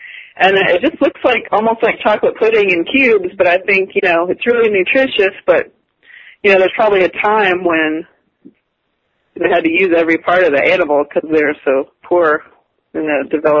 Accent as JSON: {"language": "English", "region": "the South", "country": "United States", "tie": "born or raised there", "said": "I grew up in the South, and my parents don't drink, actually."}